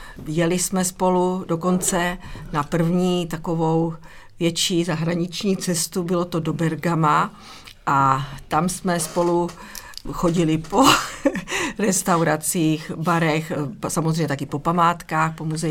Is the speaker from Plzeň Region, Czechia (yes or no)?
no; Červený Kostelec, Hradec Králové Region, Czechia; Já pocházím z Červeného Kostelce